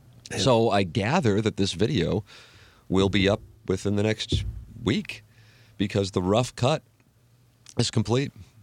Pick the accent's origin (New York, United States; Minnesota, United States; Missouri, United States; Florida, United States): Missouri, United States; St. Louis; When I tell someone I'm from the United States, or when I tell someone from the U.S. I'm from St. Louis, and they have no idea... where that is